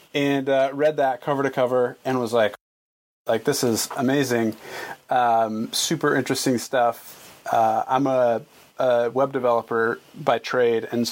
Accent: Michigan, United States; now in Chicago, United States; But I moved from Michigan, so I was a Tigers fan growing up, and then I moved to Chicago

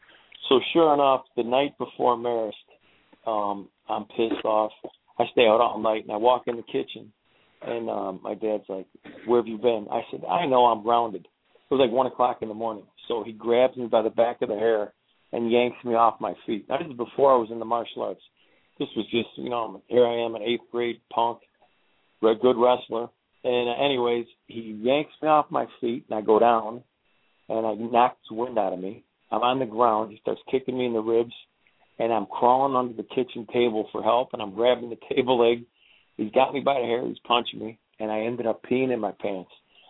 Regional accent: Oakland, California, United States; I grew up in Oakland, which is right down the street from where we're at.

